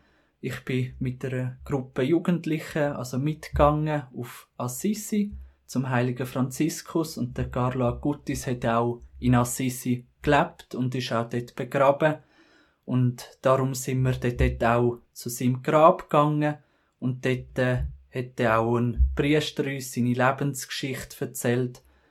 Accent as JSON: {"language": "German", "town": "Buochs", "region": "Nidwalden", "country": "Switzerland", "lives_now": "Chur, Switzerland", "said": "Ich bin jetzt 26 Jahre alt. Ich komme aus dem Kanton Nidwalden, aus Buechs und studiere momentan Theologie in Chur und habe auch vor, Priester zu werden und wohne darum jetzt auch im Priesterseminar in Chur."}